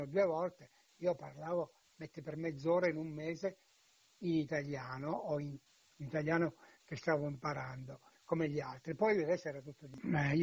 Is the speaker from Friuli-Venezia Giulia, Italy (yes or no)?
no; Manoppello, Abruzzo, Italy; accent: Manoppello dialect; first language Manoppello dialect; Italian is a second language; Cioè io ancora oggi nel mio paese, con i miei genitori, con mio fratello, quando torno lì con gli altri, parlo in dialetto manoppello, cioè non parlo più in italiano.